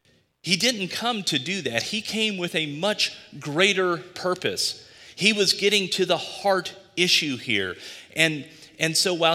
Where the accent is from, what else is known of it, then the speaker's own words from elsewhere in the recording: Georgia, United States; now in Michigan, United States; I'm from Georgia, okay? It is not, I know I'm in Michigan. I'm an unreconstructed Southerner in this.